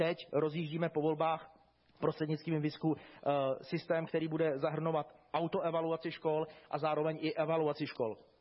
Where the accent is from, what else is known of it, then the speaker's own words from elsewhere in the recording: Central Bohemian Region, Czechia; Já jsem z Prahy Západ, tam v podstatě z té naší lokality nikdo nestuduje na Praze Západ